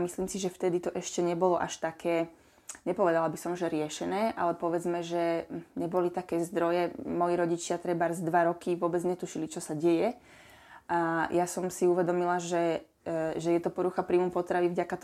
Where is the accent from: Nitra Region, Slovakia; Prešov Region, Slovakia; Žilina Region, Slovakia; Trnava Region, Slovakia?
Trnava Region, Slovakia; Drahovce; Ja som z Dráhoviec a na moje detstvo a dospievanie, tak ja som mala takéto typické, povedala by som, že dedinské detstvo